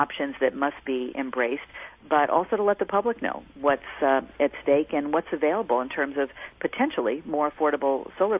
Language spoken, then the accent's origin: English; California, United States; my daughter, we're from the Bay Area, has gone to camp in Maine.